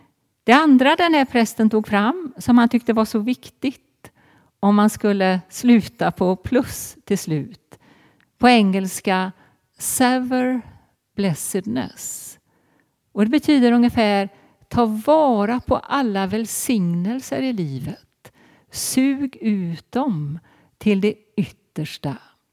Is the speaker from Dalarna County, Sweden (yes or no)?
no; Marstrand, Västra Götaland County, Sweden; ute i Marstrand, där jag kommer ifrån och där jag fortfarande är privilegierad nog att ha kvar mitt barndomshem